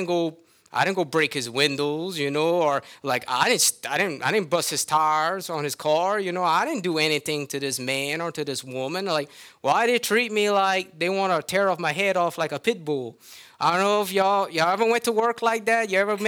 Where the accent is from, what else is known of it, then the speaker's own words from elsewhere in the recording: Louisiana, United States; I'm a Cajun, so forget about it.